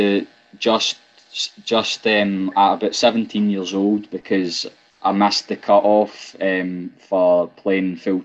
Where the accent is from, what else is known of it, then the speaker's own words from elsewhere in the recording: Scotland, United Kingdom; even though we're from Ayrshire.